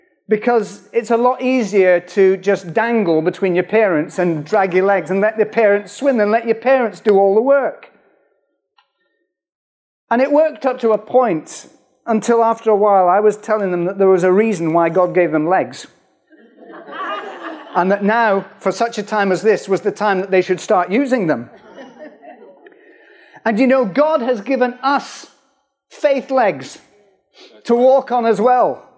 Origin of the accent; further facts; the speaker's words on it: United Kingdom; I mean, we're British, aren't we? It won't come to Britain.